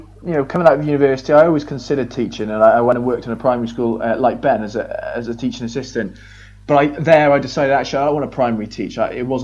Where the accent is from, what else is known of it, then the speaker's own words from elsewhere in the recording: Wales, United Kingdom; I think the fact we're Welsh helps in some ways.